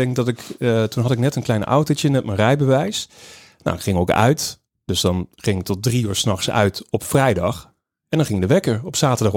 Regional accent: the south, Netherlands; zeker waar ik ben opgegroeid in het zuiden, daar had je dus niks.

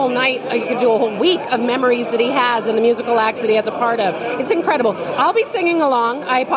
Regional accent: British Columbia, Canada; also born or lived in Saskatoon; now in West Hollywood, United States; I was born in Saskatoon, raised in British Columbia, went to UVic.

